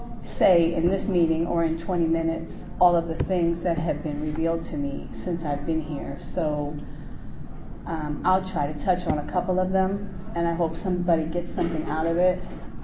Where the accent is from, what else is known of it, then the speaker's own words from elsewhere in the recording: Bronx, New York, United States; I grew up in New York in a predominantly Jewish neighborhood in the Bronx